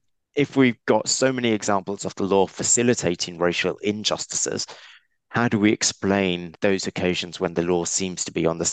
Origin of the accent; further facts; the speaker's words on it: England, United Kingdom; I was born and brought up in England and Wales, in England.